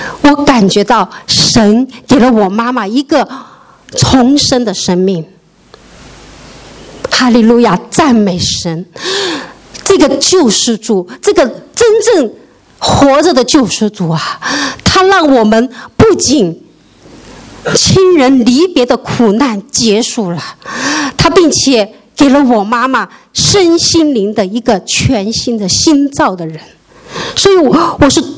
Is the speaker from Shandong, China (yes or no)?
no; Nanchang, Jiangxi, China; moved away; 坐了高铁就到了南昌，我的老家，我就去了医院。